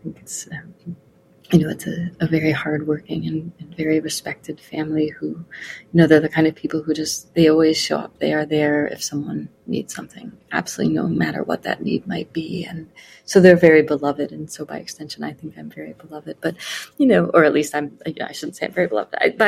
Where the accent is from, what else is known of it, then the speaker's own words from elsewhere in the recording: Ohio, United States; I grew up in Ohio.